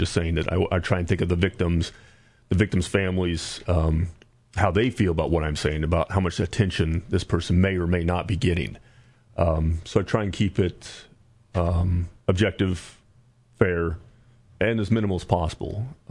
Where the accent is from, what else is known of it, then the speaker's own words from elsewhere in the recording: Illinois, United States; It's, you know, I'm from Illinois, like I said